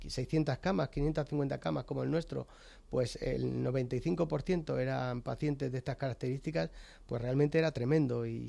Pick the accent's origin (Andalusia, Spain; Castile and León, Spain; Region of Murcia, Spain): Region of Murcia, Spain; Yecla; moved away as an adult; now in Madrid, Spain; Yo hice el MIR ya allí cuando vine desde Murcia, desde mi pueblo, desde Yecla a Madrid, y ya me quedé.